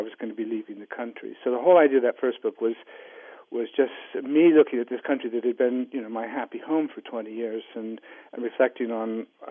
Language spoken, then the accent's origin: English; Iowa, United States; also born or lived in England, United Kingdom; I grew up in Iowa, so I'm an American. I come from the States. I married an English girl and then lived in England for a long time